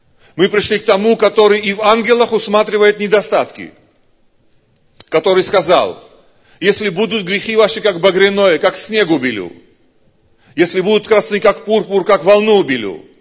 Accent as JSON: {"language": "Russian", "country": "Georgia", "said": "я из Грузии, я пресвитер церкви."}